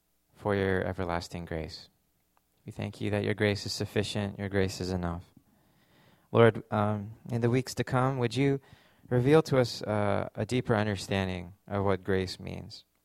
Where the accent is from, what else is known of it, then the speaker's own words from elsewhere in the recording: Edmonton, Alberta, Canada; I was born in Canada. I grew up definitely a minority in Edmonton, Alberta. There were no Asians in my school. It was just pretty much me.